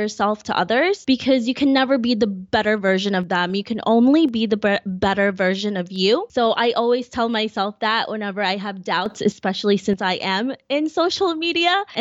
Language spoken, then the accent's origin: English; Philippines; I am Filipino.